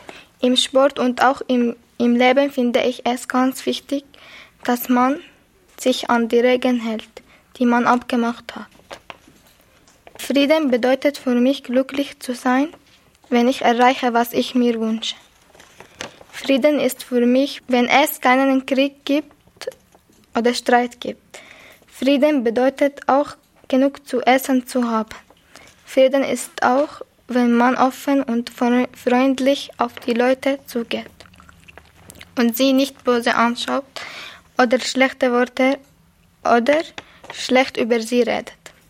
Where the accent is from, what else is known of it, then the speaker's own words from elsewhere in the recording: Syria; ich komme aus Syrien und ich bin 17 Jahre alt.